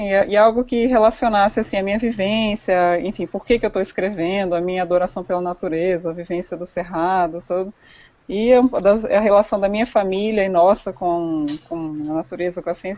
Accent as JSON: {"language": "Portuguese", "town": "Brasília", "region": "Federal District", "country": "Brazil", "said": "Sou de Brasília"}